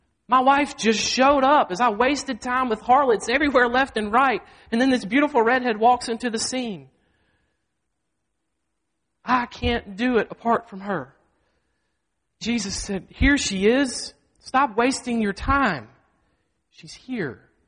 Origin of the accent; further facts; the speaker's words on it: Mississippi, United States; I'm from Mississippi, Grace. I know. And so, I mean, we don't wear shoes.